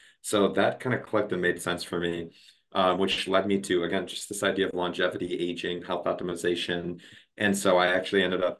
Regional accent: Milwaukee, Wisconsin, United States; I grew up in Milwaukee, Wisconsin, Midwest through and through, and then went to the University of Michigan for undergrad.

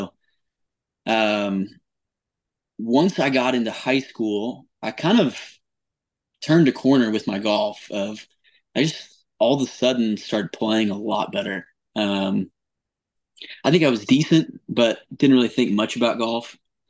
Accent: Oklahoma, United States; Oklahoma State, just growing up in Oklahoma, Oklahoma State just had their Oklahoma State.

